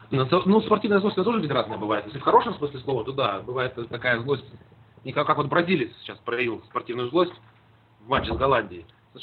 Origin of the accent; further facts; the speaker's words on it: Moscow, Russia; Ну, я говорю, нет, я из Москвы